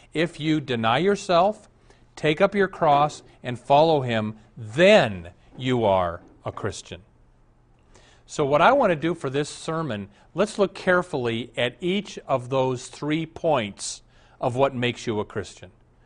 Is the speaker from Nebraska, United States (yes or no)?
yes; Omaha, Nebraska, United States; I was raised in Omaha.